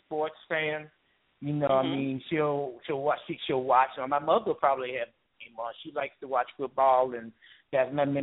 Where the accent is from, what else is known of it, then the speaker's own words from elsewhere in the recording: Chicago, Illinois, United States; I'm a White Sox fan because I grew up on the South Side.